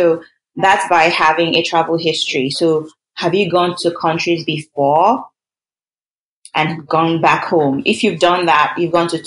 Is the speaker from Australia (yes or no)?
no; Nigeria; moved away as an adult; I grew up in Nigeria. Like for like the first 22 years, I didn't travel anywhere. Like I was in Nigeria.